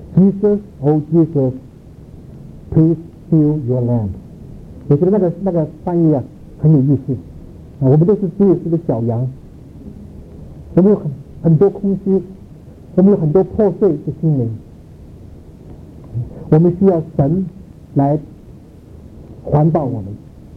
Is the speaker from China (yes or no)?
no; Chicago, Illinois, United States; 我是芝加哥来的